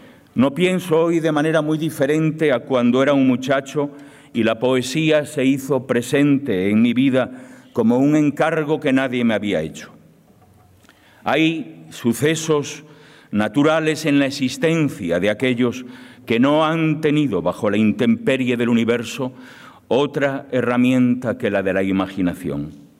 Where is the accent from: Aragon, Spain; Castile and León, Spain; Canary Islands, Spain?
Castile and León, Spain; Vengo de los valles del Bierzo, del mismo pueblo, de la misma calle donde nació Fray Martín Sarmiento